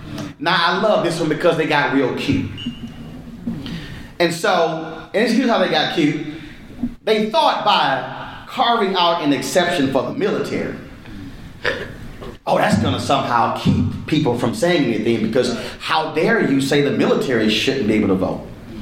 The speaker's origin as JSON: {"language": "English", "region": "Texas", "country": "United States", "tie": "born or raised there", "said": "I'm born and raised in Texas, went to Texas A&M"}